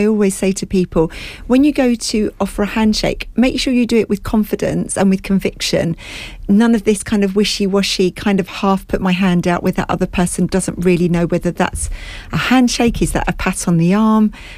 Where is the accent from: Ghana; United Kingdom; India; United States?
United Kingdom; we're British and we don't like to upset anyone, and we're very polite.